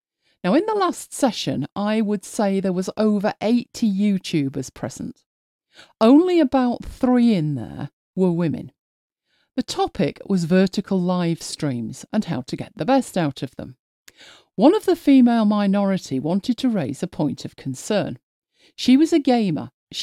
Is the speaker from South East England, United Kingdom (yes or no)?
no; Manchester, North West England, United Kingdom; Which reminded me of a recent story from my hometown of Manchester.